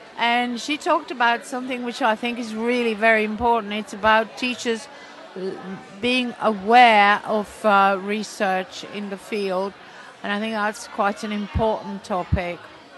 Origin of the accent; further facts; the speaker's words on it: Athens, Attica, Greece; I'm from Greece, from Athens, Greece